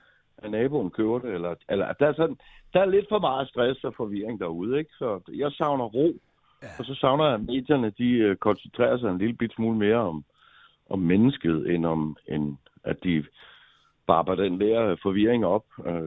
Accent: Stevns, Zealand, Denmark; Og første juledag, den er hernede på Stevns på landet, hvor jeg kommer fra.

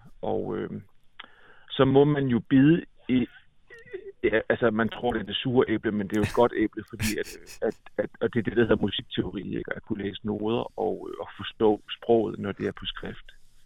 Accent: Aarhus, Central Denmark Region, Denmark; Det var i Aarhus, hvor jeg voksede op.

